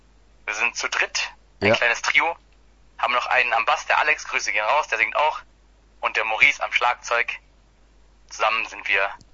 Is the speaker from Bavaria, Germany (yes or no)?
no; Gerlingen, Baden-Württemberg, Germany; Ja, wir kommen auch alle aus Gerlingen ursprünglich. Also wir sind alle da, kommen daher